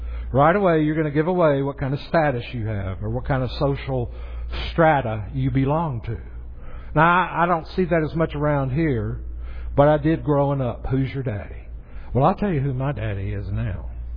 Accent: the South, United States; Now, I grew up in the South.

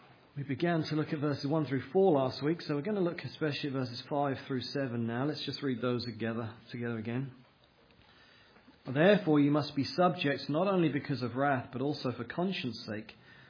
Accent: United Kingdom; now in United States; as a Brit, was especially pleased to find out that it's possible, actually, for me to have dual citizenship.

